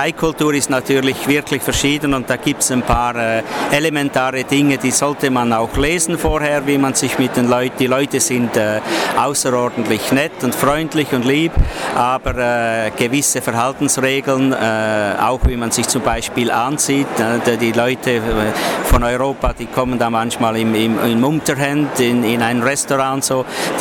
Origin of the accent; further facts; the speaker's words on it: Switzerland; now in Bangkok, Thailand; ich bin Schweizer und ich habe die Hotelfachschule in Lausanne absolviert und bin eigentlich seit vielen Jahren in verschiedenen Ländern tätig und seit 1992 bin ich in Bangkok